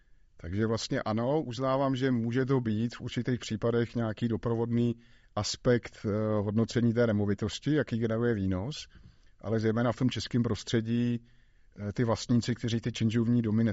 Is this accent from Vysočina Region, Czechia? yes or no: no; Vsetín, Zlín Region, Czechia; now in Prague, Czechia; Nejsem rodilý. My jsme se sem nastěhovali někdy kolem roku, přelom roku 92-2000. Předtím jsem žil ve Vsetíně, takže jsem taky náplavka.